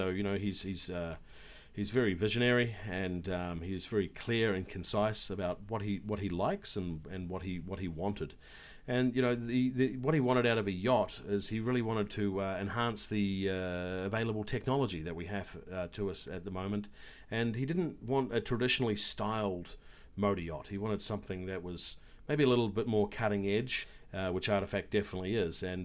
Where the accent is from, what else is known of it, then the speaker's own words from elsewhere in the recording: New Zealand; I'm from New Zealand